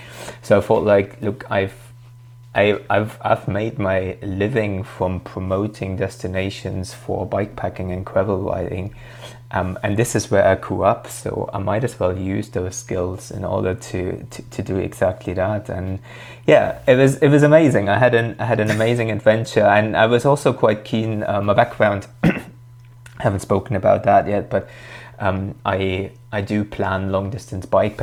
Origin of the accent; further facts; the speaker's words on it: Thuringia, Germany; English is a second language; I grew up very, very close to the former border. I grew up in the Eichsfeld, which was one of those regions in Germany that was divided into East and West Germany, basically.